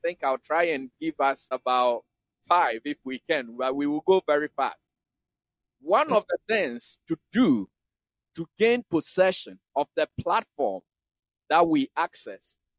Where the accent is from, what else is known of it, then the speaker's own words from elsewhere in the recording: Ghana; I'm a Ghanaian.